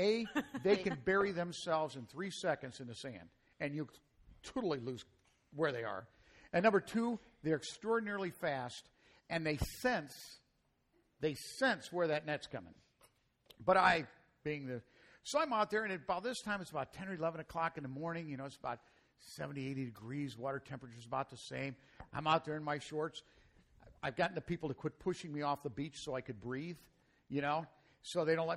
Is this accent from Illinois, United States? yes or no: yes; Chicago, Illinois, United States; I'm from Chicago.